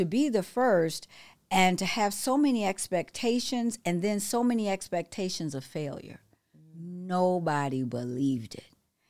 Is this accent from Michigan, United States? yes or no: yes; Detroit, Michigan, United States; And then went back to the University of Michigan in Dearborn, because I'm from Detroit. And I went back home